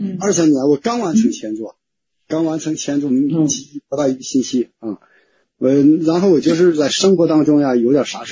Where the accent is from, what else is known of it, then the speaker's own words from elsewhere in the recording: Baotou, Inner Mongolia, China; 我是包头的